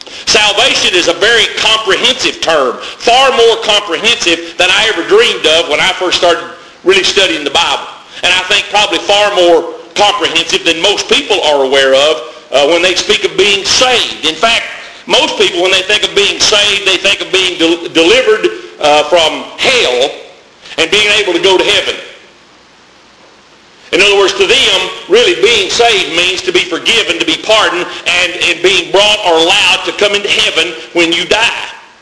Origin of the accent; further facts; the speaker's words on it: Parrish, Arkansas, United States; To me, when I was raised up in Southern Baptist Church in Parrish, Arkansas, being saved was being under conviction while the preaching was going on